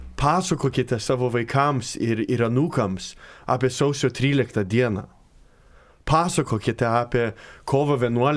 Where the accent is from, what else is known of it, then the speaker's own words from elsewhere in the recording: United States; Aš esu iš Amerikos.